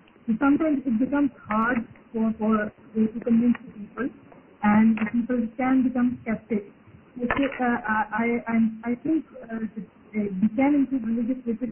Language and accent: English; Lahore, Punjab, Pakistan; from Lahore, and I've been working in peace building and in the course of peace building in Pakistan.